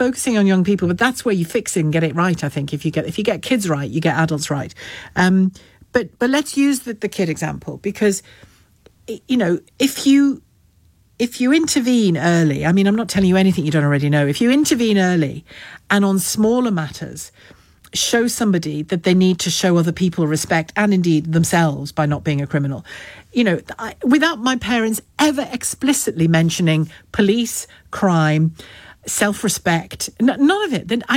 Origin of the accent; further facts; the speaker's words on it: Liverpool, North West England, United Kingdom; I've got five older brothers growing up in Liverpool in the 70s